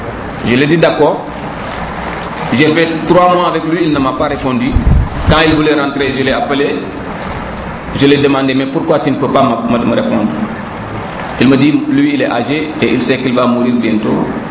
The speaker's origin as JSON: {"language": "French", "region": "Diourbel", "country": "Senegal", "tie": "born there", "said": "J'ai dit « moi je suis né à Djourbel ». La première église, c'est mon grand-père qui l'a construite à Djourbel."}